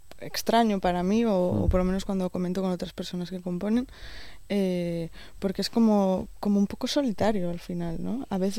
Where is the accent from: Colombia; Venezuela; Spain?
Spain; Santoña, Cantabria; Santoña, Cantabria.